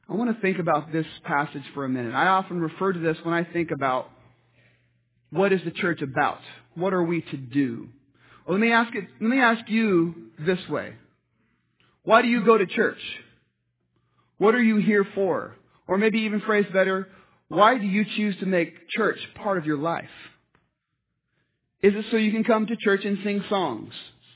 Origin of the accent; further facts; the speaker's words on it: United States; My preacher, when I was growing up in Washington, he must have every 2 months referred to the TV show Cheers